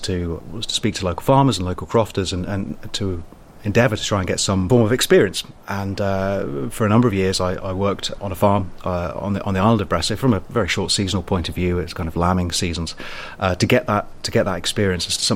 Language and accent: English; Hitchin, East of England, United Kingdom; moved away as an adult; also born or lived in Hull; now in Shetland, United Kingdom; I'm originally from Hitchin in Hertfordshire. And I studied university in Hull and worked as an archaeologist there for a number of years before a role came up as an archaeologist for the Shetland Museum. So I moved to the Shetland Islands